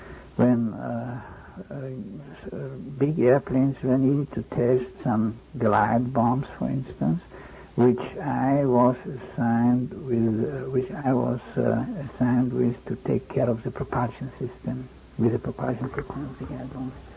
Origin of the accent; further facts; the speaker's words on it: Vienna, Austria; English is a second language; and Vienna is my hometown.